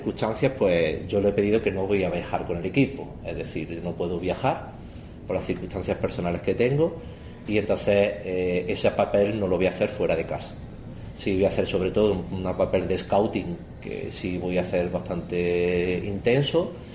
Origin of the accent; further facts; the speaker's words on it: Antequera, Andalusia, Spain; porque es el balonmano de mi tierra, donde yo empecé a jugar